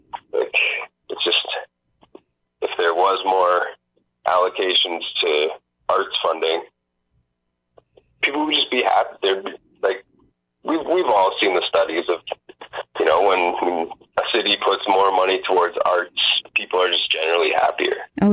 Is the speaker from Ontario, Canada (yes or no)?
yes; Niagara Falls, Ontario, Canada; born or raised there; also born or lived in Mississauga